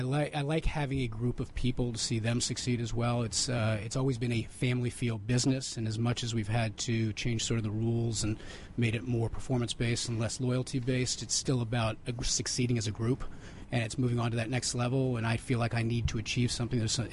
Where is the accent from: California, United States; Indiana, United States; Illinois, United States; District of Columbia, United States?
District of Columbia, United States; Washington; Fourth generation Washingtonian, one of the few.